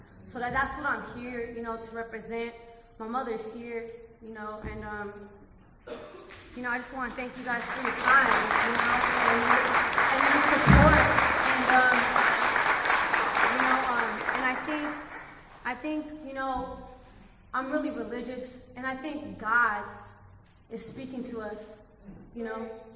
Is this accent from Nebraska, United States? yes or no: no; Oakland, California, United States; we lived in Oakland. I'm from Oakland.